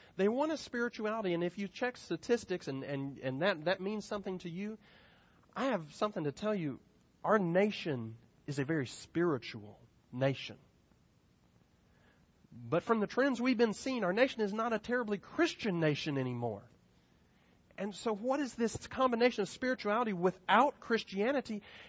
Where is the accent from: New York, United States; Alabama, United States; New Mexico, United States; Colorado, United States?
Colorado, United States; Denver; And I come, most of y'all know, I'm from Denver.